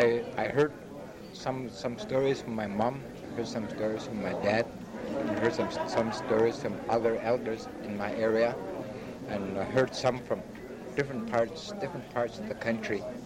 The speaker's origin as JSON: {"language": "English", "town": "Fort Chipewyan", "region": "Alberta", "country": "Canada", "tie": "born or raised there", "said": "just a couple of boys talking from my hometown, Fort Chipewyan"}